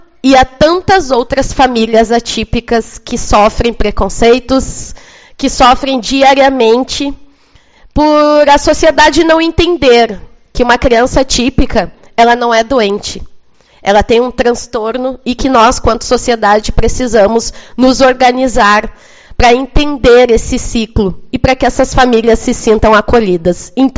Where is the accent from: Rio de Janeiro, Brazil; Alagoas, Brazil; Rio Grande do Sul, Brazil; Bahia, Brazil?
Rio Grande do Sul, Brazil; Alegrete; Eu sou de Alegrete, vizinha aqui, do ladinho, né?